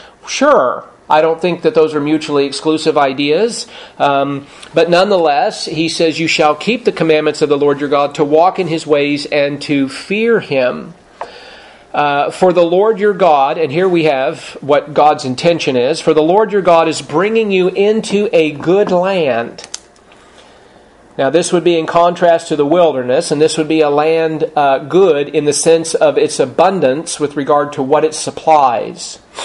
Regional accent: California, United States; I grew up in Southern California.

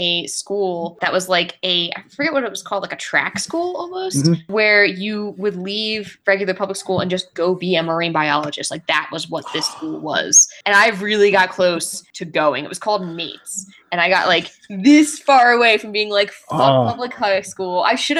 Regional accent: Long Beach Island, New Jersey, United States; I grew up on Long Beach Island, New Jersey, and like I was out in like sort of like shallow water a lot

